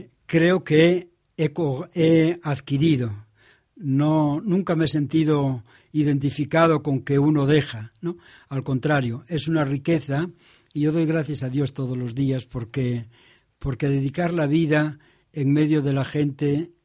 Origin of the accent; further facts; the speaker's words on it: Asturias, Spain; also born or lived in Ecuador; Pues he venido justamente para compartir lo que fue mi vida, no tanto como asturiano como cuanto creyente y seguidor de Jesús, mi vida misionera. He pasado 30 años de mi vida misionera en Ecuador.